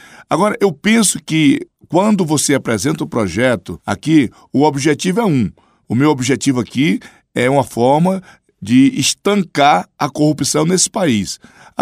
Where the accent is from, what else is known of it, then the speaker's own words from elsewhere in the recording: Acre, Brazil; principalmente lá no meu estado do Acre.